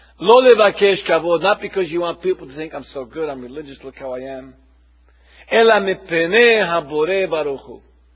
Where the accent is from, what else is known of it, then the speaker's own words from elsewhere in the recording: Brooklyn, New York, United States; I'm from Brooklyn, I'm tough.